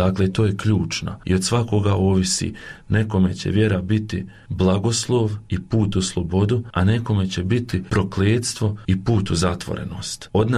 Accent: Prozor, Federation of Bosnia and Herzegovina, Bosnia & Herzegovina; also born or lived in Rumboci; Ja sam inače rodom iz općine Prozorama, živio sam u selu Rumboci, a poslije sam se preselio sa roditeljima i bratom u Prozor. To je bilo taman negdje kada sam trebao krenuti u 8. razred

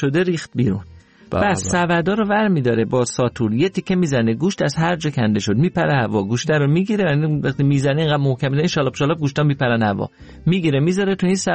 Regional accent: Iran; ما ایرانی هستیم

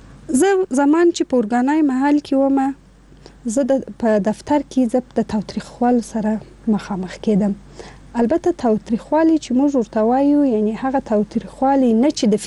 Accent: Afghanistan; د افغانستان په ګوټ ګوټ کې چې ولاړ سم زه احساس ته خوشاله کوم ځکه زه افغان یم

